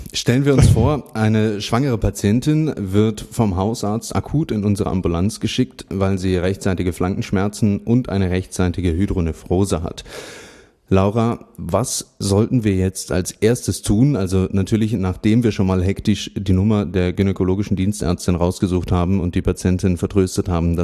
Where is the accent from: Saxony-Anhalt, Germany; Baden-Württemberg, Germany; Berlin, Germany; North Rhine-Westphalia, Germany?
Berlin, Germany; Berlin, meine Heimatstadt